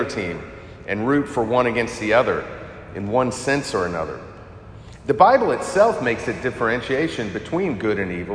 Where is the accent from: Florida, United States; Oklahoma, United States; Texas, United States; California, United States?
Oklahoma, United States; because I grew up in Oklahoma and the closest team was Dallas, and everyone in Oklahoma seemed to love the Dallas Cowboys.